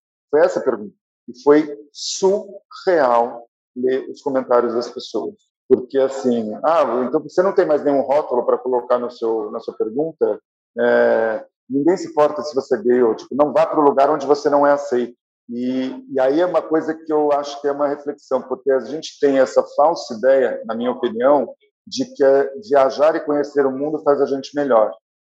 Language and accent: Portuguese; São Paulo, Brazil; Eu sou paulista, eu tenho família de origem nordestina, então eu não sou um paulistano clássico